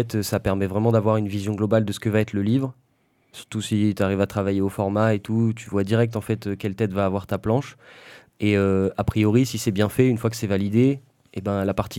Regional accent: Toulon, Provence-Alpes-Côte d'Azur, France; j'ai grandi à Toulon

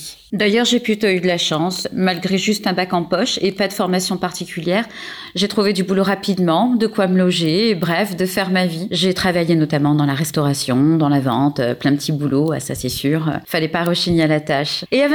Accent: Villepinte, Île-de-France, France; moved away as an adult; now in Toulon, France; j'ai 39 ans et je vis sur Toulon. Je suis originaire de Paris, de Villepinte exactement, et à l'âge de 20 ans, je suis venue passer un week-end à Toulon

